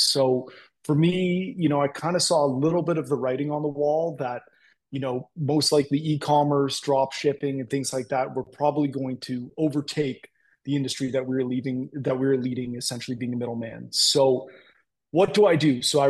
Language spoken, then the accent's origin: English; Canada; accent: Canadian; pardon my Canadian accent. It is quite thick at times, depending on the words I use